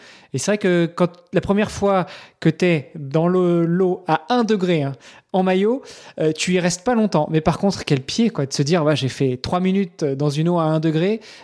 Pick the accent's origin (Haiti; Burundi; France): France; Normandy; Mais moi, je suis normand, donc je suis pas beaucoup plus loin.